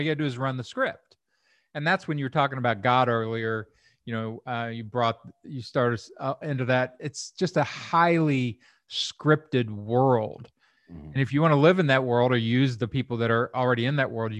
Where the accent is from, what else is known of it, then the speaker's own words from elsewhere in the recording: Kentucky, United States; I'm from Kentucky. Like, I came from no money and no education and everything.